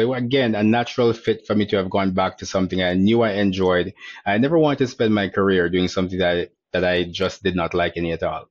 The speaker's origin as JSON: {"language": "English", "country": "Jamaica", "said": "I'm from Jamaica, firstly, and my parents."}